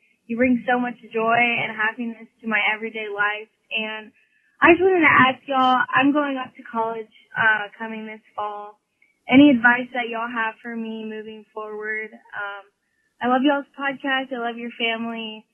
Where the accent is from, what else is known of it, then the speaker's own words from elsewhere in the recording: Texas, United States; I'm from Texas.